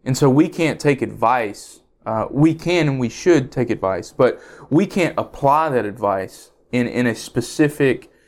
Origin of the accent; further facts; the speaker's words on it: Hickory Grove, South Carolina, United States; I am from Hickory Grove, South Carolina.